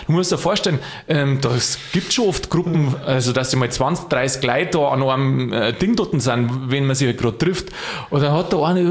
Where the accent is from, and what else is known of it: Bavaria, Germany